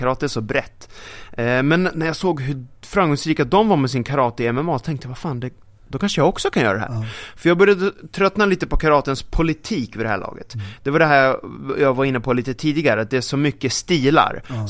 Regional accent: Sweden; Så där kommer jag, pojken från Sverige liksom, som ingen där känner på hans gym i Montreal.

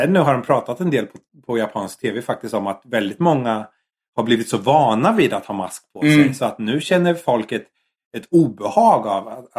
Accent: Sweden; moved away as an adult; för ett år sedan, ganska exakt, var jag faktiskt hemma i Sverige.

